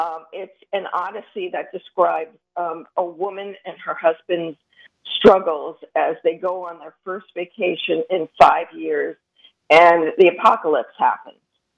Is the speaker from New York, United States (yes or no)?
yes; Brooklyn, New York, United States; accent: Brooklyn; somebody told me, "Are you even speaking English?" when I started talking in my Brooklyn accent, so I tried to tone it down.